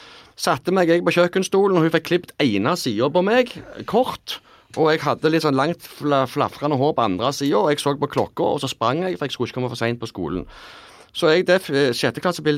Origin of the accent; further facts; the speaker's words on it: Lura, Rogaland, Norway; oppveksten på Lura